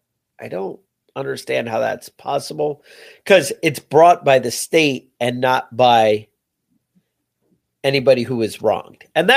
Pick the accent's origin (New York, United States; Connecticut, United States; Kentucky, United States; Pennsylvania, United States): New York, United States; That was people's consensus, I think, as a New Yorker